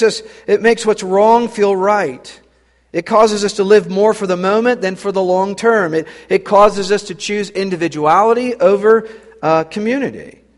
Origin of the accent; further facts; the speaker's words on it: Boise, Idaho, United States; I was raised in Boise, Idaho, where there were maybe three or four black people that I met my whole growing up.